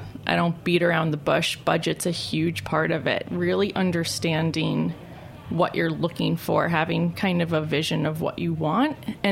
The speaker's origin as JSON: {"language": "English", "town": "New York City", "region": "New York", "country": "United States", "tie": "born or raised there", "said": "I mean, people ask what it was like growing up in New York City, but I don't think you can answer any other way than that's your childhood."}